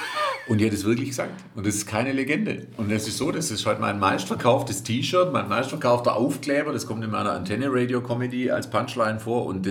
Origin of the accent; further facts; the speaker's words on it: Baden-Württemberg, Germany; accent: Swabian; ich schwätze halt Schwäbisch